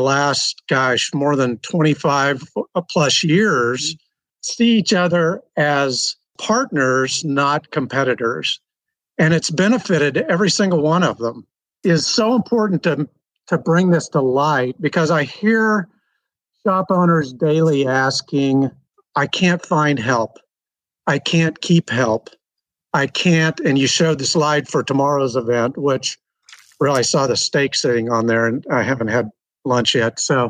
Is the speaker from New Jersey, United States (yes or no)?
no; Kansas, United States; also born or lived in Colorado, United States; now in Raleigh, United States; While I live in Raleigh, North Carolina, or north of Raleigh, I grew up in Kansas, but I'm still a Colorado boy.